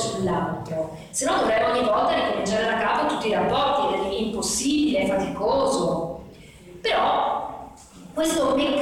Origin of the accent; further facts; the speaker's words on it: Bologna, Emilia-Romagna, Italy; dalle mie parti, le persone non si chiamano con il loro nome e cognome, si dice in una lingua, che idee, che vuol dire, quelli di, allora … sono, in realtà sono un po' bolognese